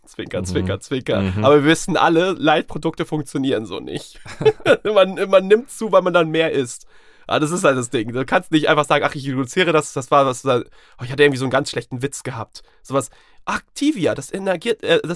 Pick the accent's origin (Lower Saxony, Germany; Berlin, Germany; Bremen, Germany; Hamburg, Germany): Lower Saxony, Germany; Sande; Ich komme aus dem Dorf. In Sande gab es es nicht.